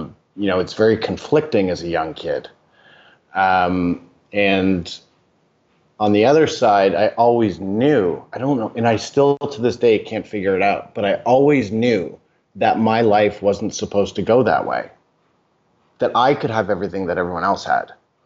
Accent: Oakville, Ontario, Canada; we grew up in Oakville, which is a really affluent town just outside of Toronto.

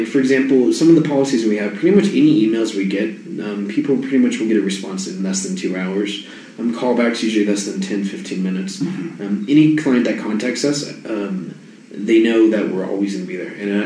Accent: United States; kind of what I was brought up with in the United States.

